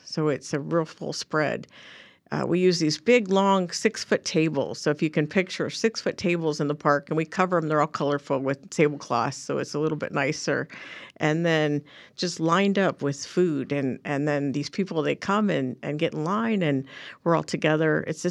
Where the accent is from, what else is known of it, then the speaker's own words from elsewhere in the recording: Sacramento, California, United States; moved away as an adult; now in Ashland, United States; I grew up in Sacramento, and I came here to go to school, to go to SOSC back when it was Southern Oregon State College.